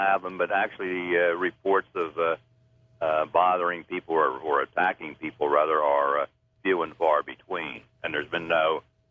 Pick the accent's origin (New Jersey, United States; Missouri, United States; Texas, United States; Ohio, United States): New Jersey, United States; I'm originally from South Jersey, and kind of grew up hearing about the Jersey Devil.